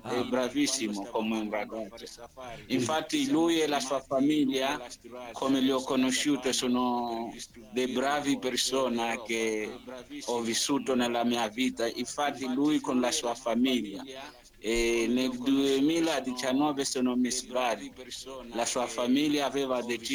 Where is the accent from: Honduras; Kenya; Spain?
Kenya; Coast; Io vengo dal Kenya